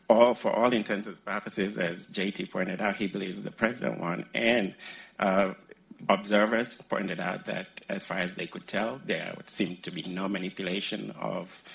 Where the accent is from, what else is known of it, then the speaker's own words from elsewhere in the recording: Kenya; I'm Kenyan.